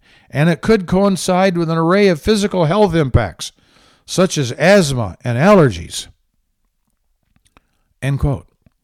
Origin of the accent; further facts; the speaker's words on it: Michigan, United States; also born or lived in Southwest United States; I grew up in Michigan praying for global warming. Hopes were dashed. It didn't occur. I went to the Southwest.